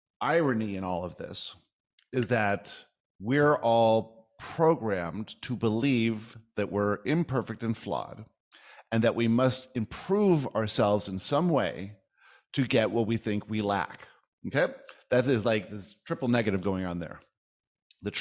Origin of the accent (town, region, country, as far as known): Vancouver, British Columbia, Canada; born or raised there; also born or lived in South Africa